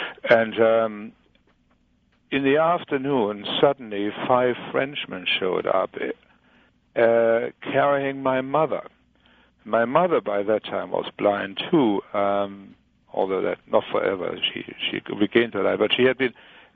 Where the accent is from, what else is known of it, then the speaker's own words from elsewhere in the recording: Leipzig, Saxony, Germany; I'm from Leipzig in Germany, which is, of course, the city of Johann Sebastian Bach. I was brought up there, and my father was blind.